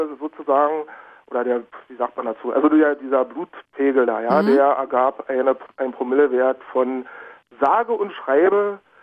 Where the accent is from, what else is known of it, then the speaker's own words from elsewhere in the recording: Königs Wusterhausen, Brandenburg, Germany; now in Berlin, Germany; Und ich komme ursprünglich aus Königs Wusterhausen, also in Brandenburg, also aus Brandenburg.